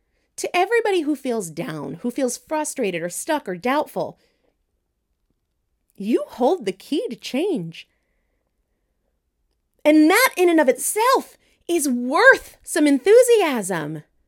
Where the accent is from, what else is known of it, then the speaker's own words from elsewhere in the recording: New England, United States; And I grew up in New England where in the winter it is dang cold.